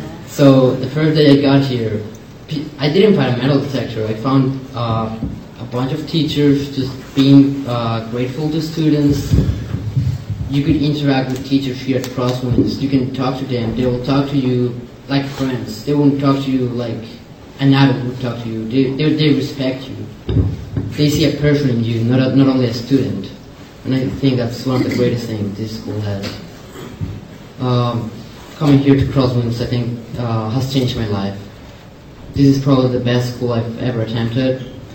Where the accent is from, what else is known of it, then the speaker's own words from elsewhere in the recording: Colombia; now in United States; I'm from Colombia, and I'm an exchange student.